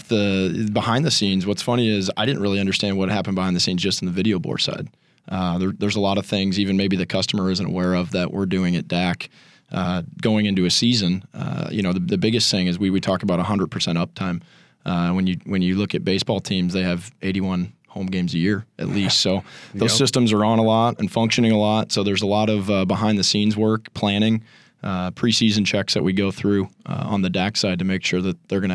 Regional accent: St. Louis, Missouri, United States; I was born and raised in St. Louis.

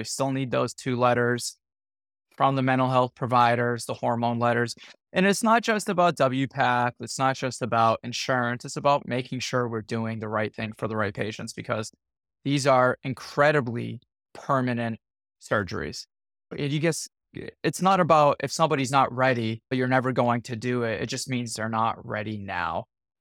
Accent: Worcester, Massachusetts, United States; moved away as an adult; Yeah, I was born and raised in Worcester, Massachusetts. I lived there for pretty much up until the age of 20, 21, interspersed with some military duties in that time.

